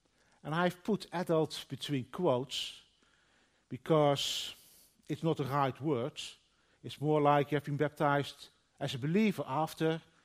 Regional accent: Netherlands; English is a second language; I come from the Dutch Bible Belt area, so there were a lot of children going to church.

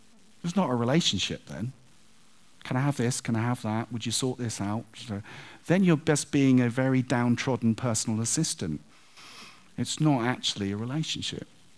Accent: United Kingdom; But they're Dutch, and I'm British. We're different.

